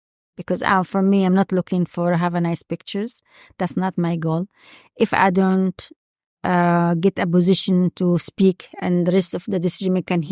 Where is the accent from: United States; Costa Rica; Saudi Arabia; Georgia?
Saudi Arabia; when she found out I'm from Saudi Arabia and I'm a goodwill ambassador, I'm doing biotechnology, she was very taken